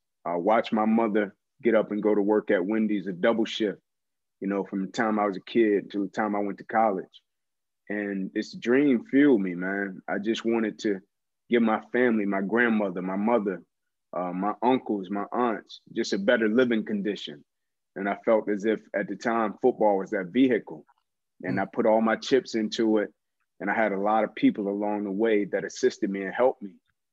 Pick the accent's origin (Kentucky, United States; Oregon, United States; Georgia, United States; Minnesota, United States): Georgia, United States; Atlanta; You know, it's southeast corner of Atlanta, neighborhood by the name of Kirkwood. You know, in Kirkwood today, with gentrification and things of that nature, is a lot different than it was back when I was coming up.